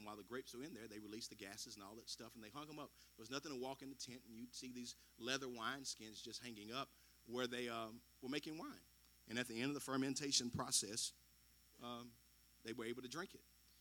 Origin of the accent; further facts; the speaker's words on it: Shelbyville, United States; It didn't bother me. I grew up in Shelbyville.